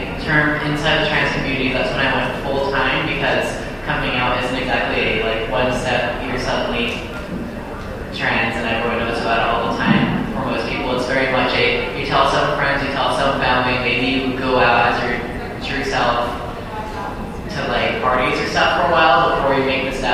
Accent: Oklahoma, United States; born there; moved away; I was born in Oklahoma, moved to Utah in 2009 when my dad got accepted to BYU, and I've been here ever since.

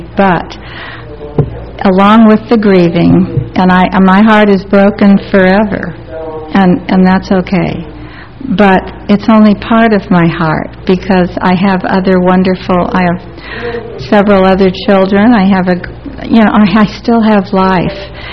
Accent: California, United States; She had asked, we're all from Southern California, and she had asked us if we would move to the Woodlands, Texas, north of Houston

